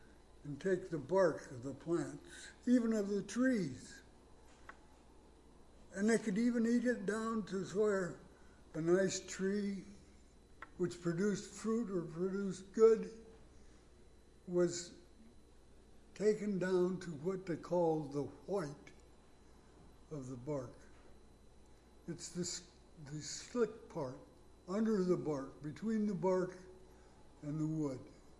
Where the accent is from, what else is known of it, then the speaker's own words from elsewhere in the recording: Iowa, United States; I was born and raised in Iowa. Most of you know that. Some of us are even proud of it, but not me.